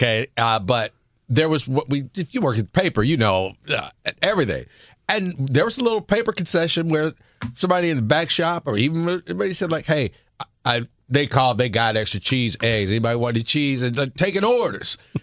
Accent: Kirkwood, Missouri, United States; I was born in Kirkwood, Missouri.

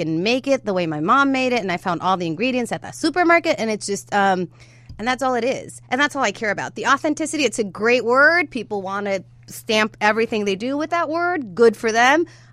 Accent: Tijuana, Baja California, Mexico; I grew up in Tijuana. And in Tijuana, we have a huge transient community.

